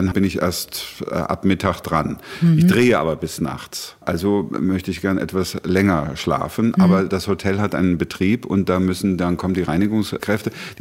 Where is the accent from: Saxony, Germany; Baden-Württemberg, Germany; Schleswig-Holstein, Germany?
Saxony, Germany; Pirna; now in Potsdam, Germany; Ich bin zu Hause in Potsdam, das muss man schon sagen. Klar, ich habe natürlich meine Kindheit in Pirna verbracht und ich bin da gebürtig und habe immer eine enge Beziehung dahin und ich habe auch noch Verwandte da.